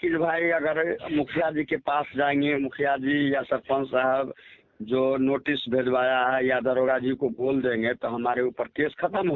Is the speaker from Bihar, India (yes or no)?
yes; Ahmadpur, Bihar, India; मेरा घर अहमदपुर में है, गंसारा पंचायत के अहमदपुर गांव है।